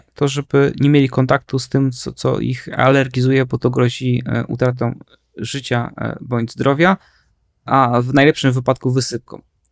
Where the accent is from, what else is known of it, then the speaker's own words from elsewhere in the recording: Radom, Masovian Voivodeship, Poland; no jestem z Radomia, a dla mnie to dość istotne